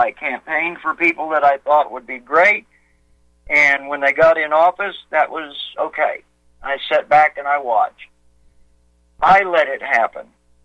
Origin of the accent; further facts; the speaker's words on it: Texas, United States; I was raised in West Texas.